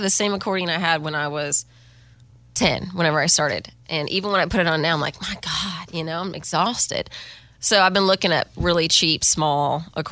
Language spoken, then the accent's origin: English; Texas, United States; Texas is my foundation, you know. I'm also just, I feel like, one of those proud Texans, as any Texan is. But even just, like, growing up on the ranch or playing triple fiddles in a Western swing band across Texas